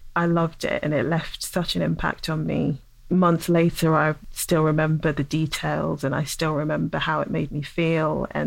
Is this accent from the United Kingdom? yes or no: yes; England, United Kingdom; I had to confront a lot of my own feelings around race as a dark-skinned Black woman growing up in England